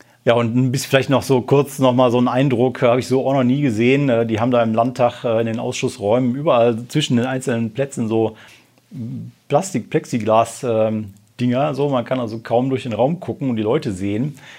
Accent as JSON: {"language": "German", "region": "North Rhine-Westphalia", "country": "Germany", "tie": "born or raised there", "said": "Nordrhein-Westfalen, mein Heimatbundesland."}